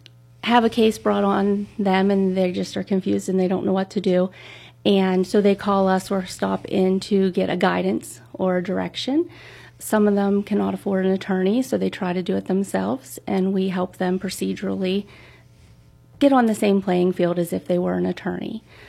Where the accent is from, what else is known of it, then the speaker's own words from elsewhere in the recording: Pennsylvania, United States; Well, I am born and raised in Butler County. I've lived here all my life.